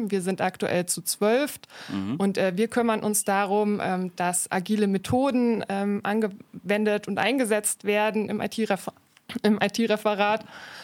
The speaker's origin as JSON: {"language": "German", "town": "Munich", "region": "Bavaria", "country": "Germany", "said": "Ich wohne in München. Ich komme aus München."}